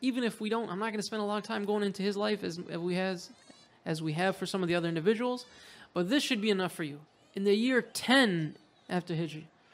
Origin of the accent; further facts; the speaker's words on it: Qom, Qom Province, Iran; my hometown of Qum